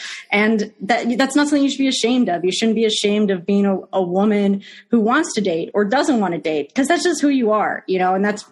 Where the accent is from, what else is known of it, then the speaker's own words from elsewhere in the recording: Arlington, Virginia, United States; And I'm from Arlington, Virginia. So I'm like, yes, my hometown likes me